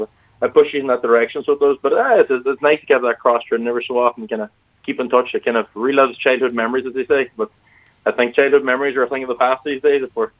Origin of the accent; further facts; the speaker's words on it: Ulster, Ireland; accent: Donegal; As you say, my accent's pretty Donegal, and picking up a few words over here isn't the easiest, as they say.